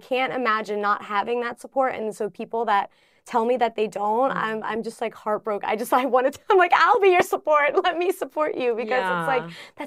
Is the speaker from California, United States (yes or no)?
no; Pennsylvania, United States; I grew up in Pennsylvania in the middle of nowhere, in between the Amish country and Philly. Again, middle of nowhere farmland.